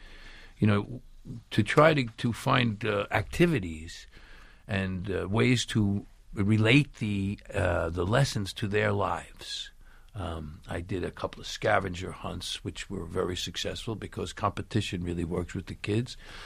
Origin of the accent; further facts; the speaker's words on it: Brooklyn, New York, United States; Well, I come from Brooklyn. I can't help that.